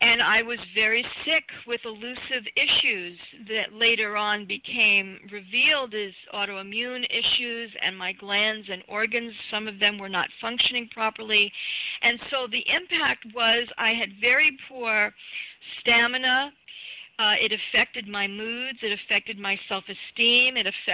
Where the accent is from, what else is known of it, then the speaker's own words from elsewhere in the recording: New York, United States; also born or lived in Toronto; I am American. I grew up in New York, in case people might not have figured that out. And I went to college in Toronto.